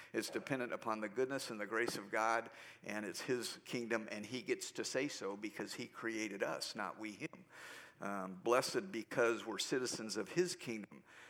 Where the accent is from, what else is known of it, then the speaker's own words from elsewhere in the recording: United States; And I'm thankful that I'm an American and who I am